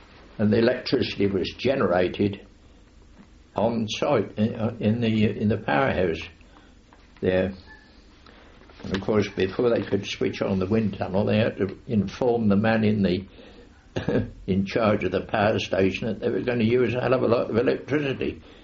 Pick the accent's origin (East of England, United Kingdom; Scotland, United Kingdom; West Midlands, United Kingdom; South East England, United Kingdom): South East England, United Kingdom; Walton-on-Thames; born there; I was born in Walton-on-Thames, but at the time I joined the firm, I was living in Byfleet, and my father was the village policeman.